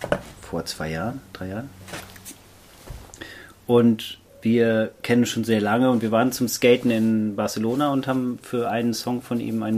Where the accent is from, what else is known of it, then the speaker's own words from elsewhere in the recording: Germany; Wir als Deutsche fanden es ein bisschen komisch, aber es ist so